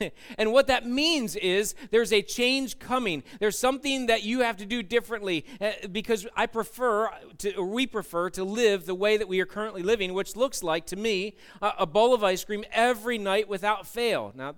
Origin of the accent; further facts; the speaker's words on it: Phoenixville, Pennsylvania, United States; when I was growing up in Phoenixville, this is where I spent my elementary and middle school years, we were on Griffin Street